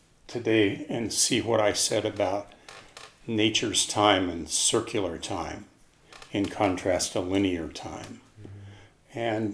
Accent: Colorado, United States; I grew up here in Colorado

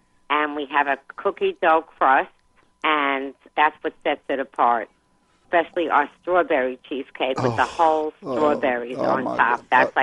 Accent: Brooklyn, New York, United States; accent: Brooklyn; And especially where I grew up in Brooklyn, as you could tell by my accent, there was like a deli on every corner.

